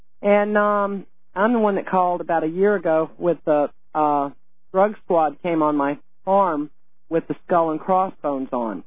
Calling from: Georgia, United States; Calling from Georgia.

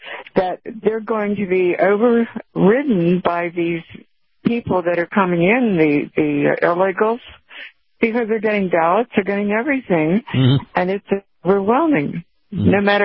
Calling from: Florida, United States; from Pinellas County, Florida.

